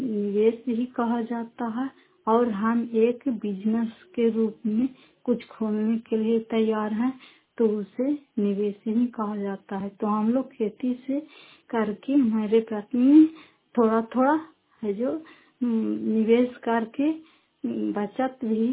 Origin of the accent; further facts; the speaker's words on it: Bihar, India; घर फतेहपुर पंचायत मकरौता जिला नालंदा करार पछड़ा ब्लॉक की निवासी हूँ।